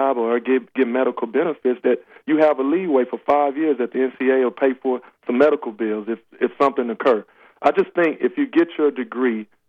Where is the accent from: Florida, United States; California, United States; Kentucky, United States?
California, United States; Los Angeles; also born or lived in Oak Cliff, Texas; So I grew up in Oak Cliff and, you know, born and raised in Los Angeles, but every summer I come back to Oak Cliff and cut grass with him